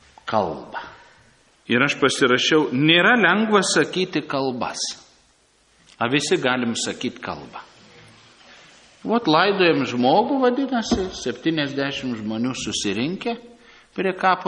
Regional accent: Krekenava, Panevėžys County, Lithuania; visi žino, kad aš iš Krekenavos, tikrai ne iš Vilniaus.

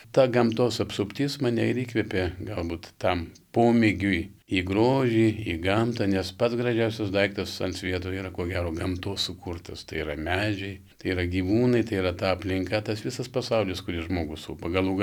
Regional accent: Pavilnys, Vilnius County, Lithuania; born there; aš gimiau Pavilnyje, žinot, yra Balmantas, yra labai labai gražus gamtos kampelis. Žemutiniam Pavilnyje, ne viršutiniam, ten yra tik keli namukai šalia Balmanto

